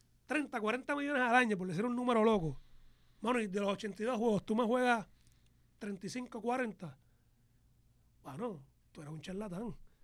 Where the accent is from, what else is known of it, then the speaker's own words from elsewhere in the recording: Puerto Rico; nosotros que somos de Puerto Rico